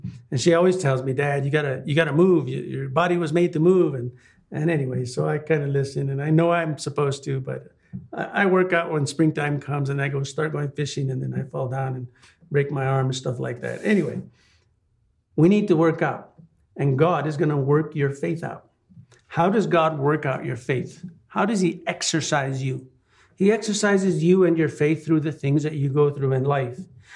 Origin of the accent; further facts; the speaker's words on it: New Mexico, United States; first language English; I was raised in New Mexico. My grandparents only spoke Spanish, but my dad and my mom, they wanted us to learn English